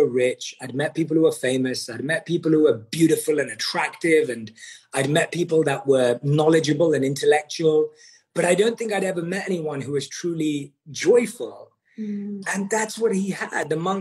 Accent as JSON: {"language": "English", "region": "London", "country": "United Kingdom", "tie": "born or raised there", "said": "But yeah, so I was born and raised in London."}